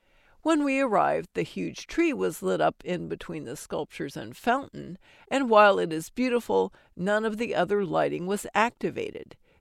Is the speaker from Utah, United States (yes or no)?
no; Fort Worth, Texas, United States; now in Austin, United States; We were on a romantic trip to meet halfway between his town of residence and mine in Austin. My hometown of Fort Worth, Texas, happens to be halfway.